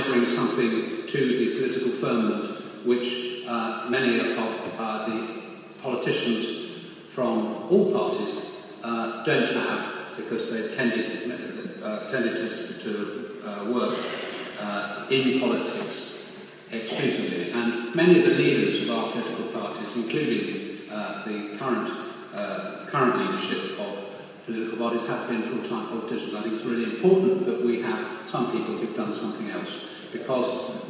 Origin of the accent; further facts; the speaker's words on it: Ludlow, West Midlands, United Kingdom; a particular affinity for Ludlow, because I was brought up in the hills behind here from the age of 9 months, and I've always considered Ludlow to be my hometown.